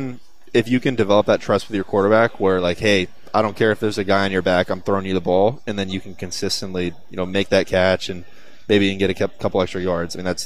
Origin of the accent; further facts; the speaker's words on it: Chapel Hill, North Carolina, United States; I grew up in Chapel Hill too, so I've got the ability for more family friends to come out to games.